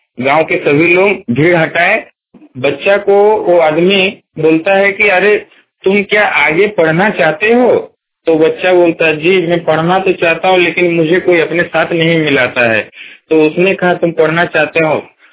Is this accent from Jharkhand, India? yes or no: yes; Bhandarbera, Jharkhand, India; मैं झारखंड स्टेट का रहने वाला हूँ। District Singhbhum, मुसाबुनी block, village भंडारवरो।